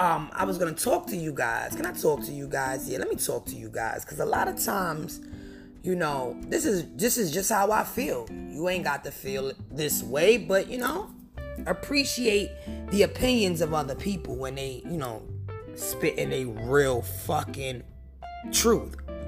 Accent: New York, United States; I'm from New York, so I don't keep up with the radio stations from other states.

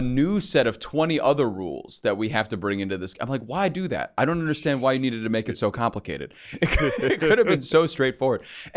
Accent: New York, United States; We didn't want to talk to them anyways. We're from Long Island.

